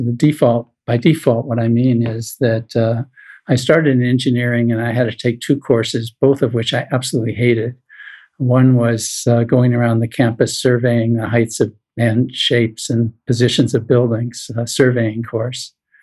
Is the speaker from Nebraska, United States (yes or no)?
yes; Omaha, Nebraska, United States; born there; I was born in Omaha, Nebraska, and from a family that neither of my parents went to college.